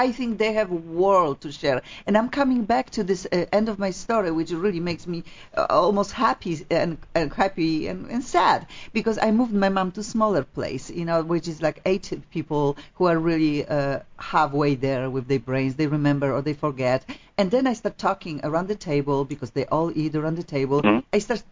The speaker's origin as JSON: {"language": "English", "country": "Poland"}